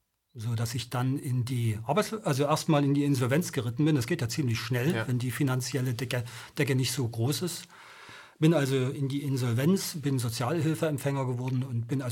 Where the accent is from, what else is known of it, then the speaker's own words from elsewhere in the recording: Dresden, Saxony, Germany; accent: Saxon; also born or lived in Dessau; Aber seit 1965 bin ich Dresdner. Also ich bin schon ein richtiger, echter Dresdner und liebe diese Stadt auch ungemein.